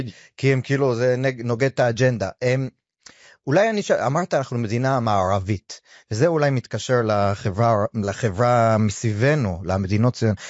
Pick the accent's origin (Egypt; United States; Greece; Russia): United States; Brooklyn, New York; now in Israel; אם אני נולדתי בארצות הברית, שומעים מהמפתח, וגם נולדתי בברוקלין למשפחה חרדית, וגדלתי בארצות הברית